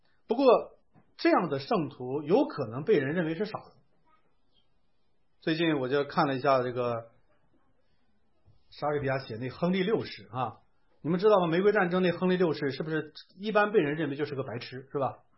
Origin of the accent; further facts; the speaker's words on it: China; 我们中国人叫生不带来死不带去，是吧？